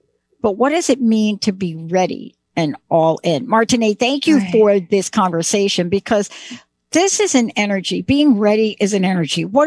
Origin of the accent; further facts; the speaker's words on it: Bronx, New York, United States; Now, I grew up in the Bronx and in Joseph Maggio's garage.